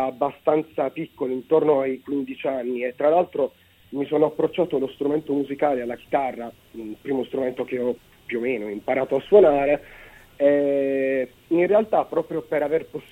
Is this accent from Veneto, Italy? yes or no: no; Bari, Apulia, Italy; Proprio a capoluogo, sono nato a Bari, nel capoluogo di regione.